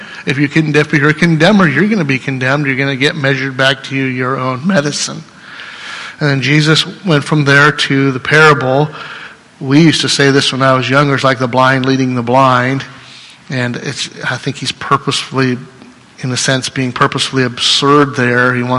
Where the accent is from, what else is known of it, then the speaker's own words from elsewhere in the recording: Iowa, United States; And I want to talk like a Southerner, even though I'm from Iowa.